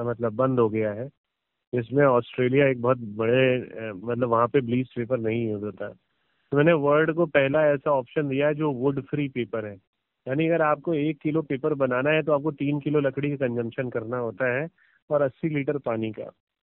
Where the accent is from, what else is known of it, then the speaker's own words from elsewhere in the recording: Fatehpur, Uttar Pradesh, India; हाँ, मैं उत्तर प्रदेश फतेहपुर का रहने वाला हूँ